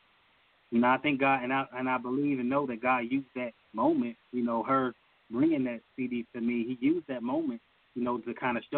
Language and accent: English; Amherst, Virginia, United States; Okay, well, I am from Amherst, Virginia.